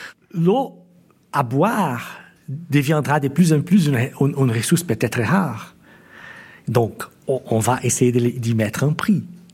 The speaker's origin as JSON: {"language": "French", "country": "Brazil", "moved": "yes", "lives_now": "Switzerland", "said": "Je suis brésilien, j'habite en Suisse depuis 2009. Je suis arrivé en Suisse justement à cause de notre bataille contre Nestlé au Brésil."}